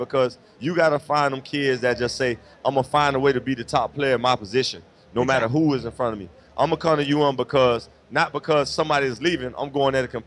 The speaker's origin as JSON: {"language": "English", "town": "Boynton Beach", "region": "Florida", "country": "United States", "said": "thank you for crediting Palm Beach County because that's where I'm from. I'm from Boynton Beach."}